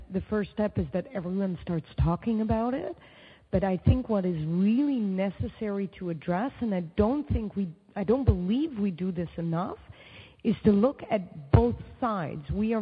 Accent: Pakistan; For example, I am Pakistani of origin, that's an identity that I can relate

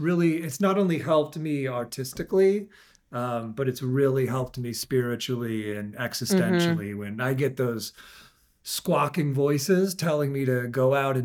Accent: California, United States; Because, like, you know, I grew up in the East Bay of California.

